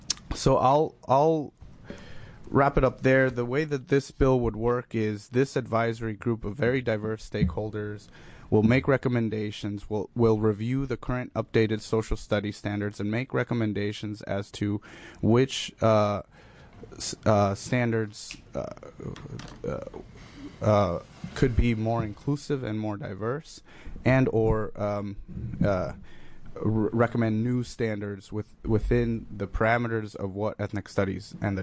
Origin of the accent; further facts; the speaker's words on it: United States; I felt much more proud and much more uplifted to say that I am actually American